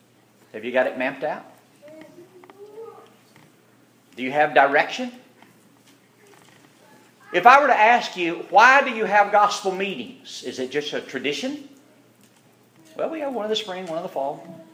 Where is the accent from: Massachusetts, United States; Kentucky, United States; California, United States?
Kentucky, United States; Now, even though I'm from Kentucky, I can count to one.